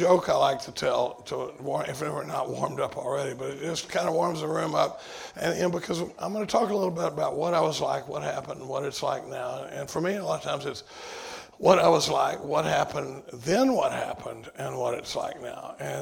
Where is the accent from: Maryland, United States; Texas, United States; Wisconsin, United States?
Texas, United States; Dallas; now in Austin, United States; But I come from Dallas. I live in Austin now. I've been in Austin since 1977.